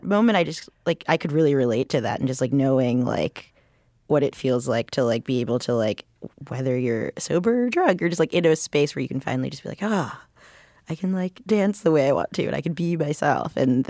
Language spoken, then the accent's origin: English; New York City, New York, United States; I left New York for college. It was the only time I lived outside of New York for an extended period of time.